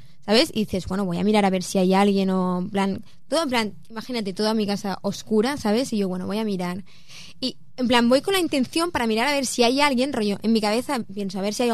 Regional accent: Catalonia, Spain; Como buena catalana soy muy rata.

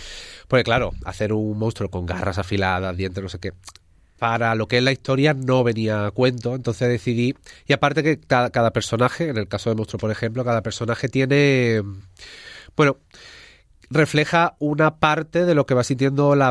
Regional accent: Seville, Andalusia, Spain; moved away as an adult; also born or lived in Huelva; yo nací en Sevilla, me crié en Sevilla, bueno, entre Sevilla y Huelva me crié, y me vine con 23 años, sí, aquí. Hace ya bastante.

